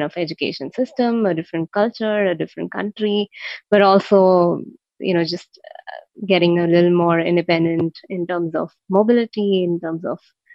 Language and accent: English; Mumbai, Maharashtra, India; Yeah, I am born and brought up in Mumbai in India.